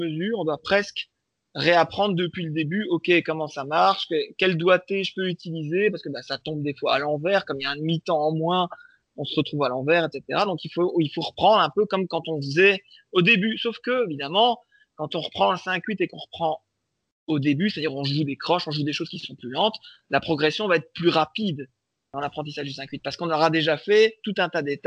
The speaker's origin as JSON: {"language": "French", "country": "Belgium", "said": "Alors, je vais faire mon belge parce que je suis belge."}